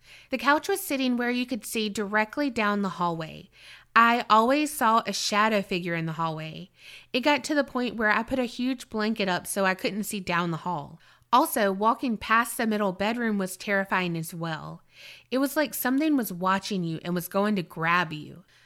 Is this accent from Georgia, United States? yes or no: no; Mississippi, United States; Hi, y'all. … from Mississippi.